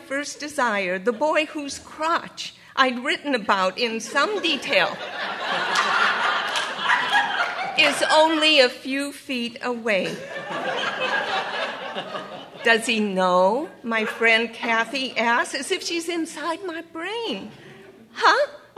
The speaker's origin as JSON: {"language": "English", "town": "Akron", "region": "Ohio", "country": "United States", "tie": "born or raised there", "said": "I published a memoir about growing up in Akron in Rubber Town"}